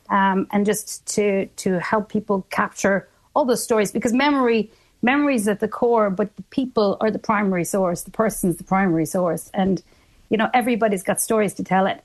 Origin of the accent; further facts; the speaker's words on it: Cork, Munster, Ireland; I'm from Cork.